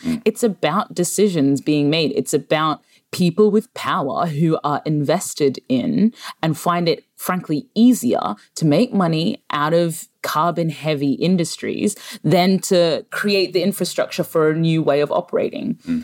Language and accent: English; Queensland, Australia; growing up in Queensland